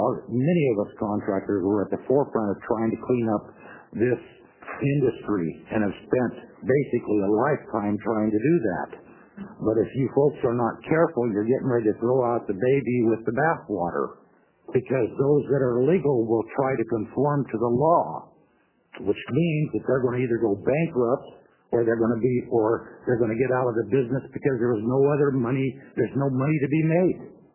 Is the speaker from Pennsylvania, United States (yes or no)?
no; Albany, Oregon, United States; I'm from Albany, Oregon.